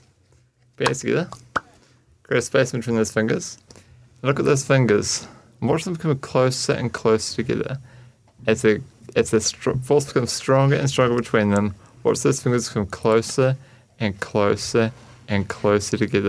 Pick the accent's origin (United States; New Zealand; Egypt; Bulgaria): New Zealand; Dunedin, Otago; I was born and bred here in Dunedin.